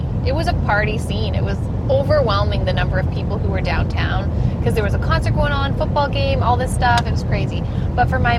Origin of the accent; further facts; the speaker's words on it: Canada; we had to meet in the States, even though we're both from Canada.